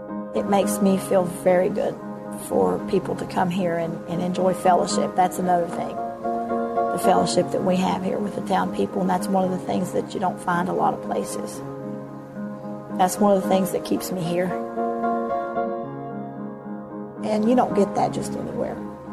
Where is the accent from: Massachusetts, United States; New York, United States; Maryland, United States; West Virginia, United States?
West Virginia, United States; Kimball; I'm from Kimball, West Virginia. My family's been here since 1945